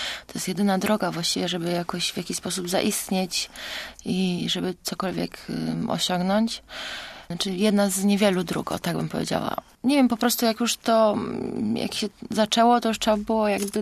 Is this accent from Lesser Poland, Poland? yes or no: no; Goleniów, West Pomeranian Voivodeship, Poland; Z Goleniowa. To jest miasteczko w pobliżu Szczecina.